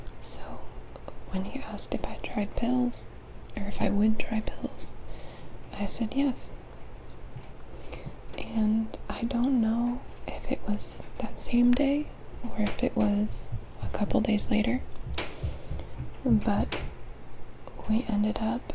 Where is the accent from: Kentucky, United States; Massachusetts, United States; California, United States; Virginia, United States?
Massachusetts, United States; So, I currently live in Texas, but I grew up in Massachusetts.